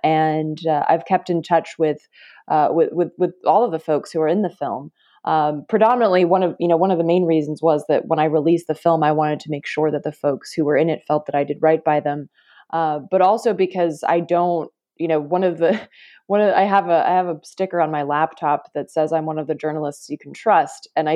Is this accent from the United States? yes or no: yes; North Carolina, United States; growing up in North Carolina, I heard the term redneck quite a bit